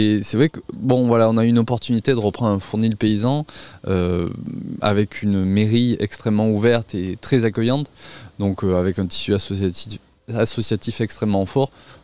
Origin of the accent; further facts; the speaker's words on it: La Sauvetat-sur-Lède, Nouvelle-Aquitaine, France; Oui, alors moi je suis natif de La Sauvetat-sur-l'Aisne, du coup, près de Villeneuve-sur-Lot, entre Villeneuve et Montflanquin.